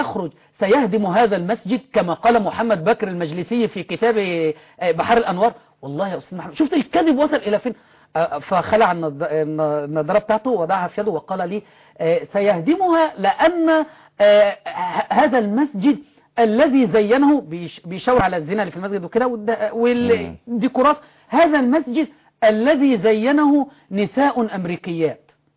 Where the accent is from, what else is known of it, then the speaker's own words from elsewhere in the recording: Egypt; ان انا مصري